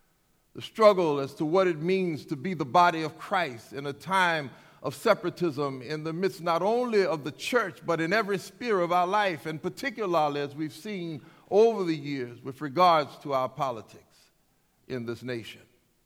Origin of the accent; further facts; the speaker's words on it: South Carolina, United States; Growing up in South Carolina, my mother was a school teacher.